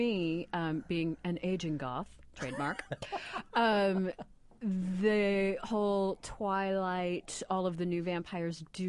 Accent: Indianapolis, Indiana, United States; I grew up here in Indianapolis.

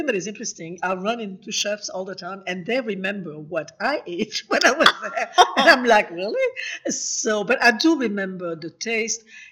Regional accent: Paris, Île-de-France, France; I grew up in Paris.

